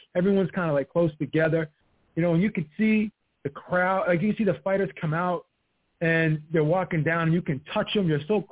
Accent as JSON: {"language": "English", "town": "Everett", "country": "United States", "tie": "born or raised there", "said": "she's from my hometown of Everett, so I want to see someone from Everett make it."}